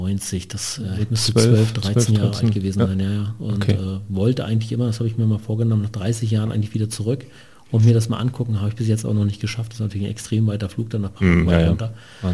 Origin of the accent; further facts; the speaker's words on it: Lübs, Mecklenburg-Vorpommern, Germany; Dann aber relativ schnell in die Nähe von Schwerin, Lübs gezogen, da meine Kindheit eigentlich verbracht in der DDR, bis die Wende dann kam.